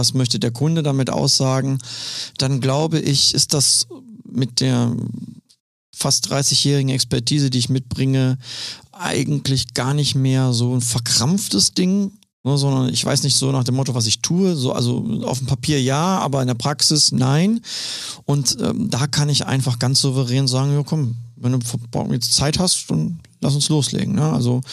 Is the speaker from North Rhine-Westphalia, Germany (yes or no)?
yes; Cologne, North Rhine-Westphalia, Germany; Also ich komme ja gebürtig aus Köln, deswegen kann ich ja fast jedes Platt auf dieser Welt.